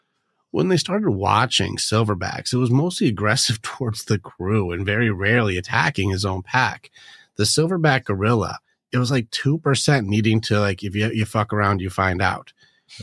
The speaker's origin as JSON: {"language": "English", "town": "Detroit", "region": "Michigan", "country": "United States", "tie": "born or raised there", "said": "Cause I grew up in inner city Detroit. I grew up in just a hostile environment."}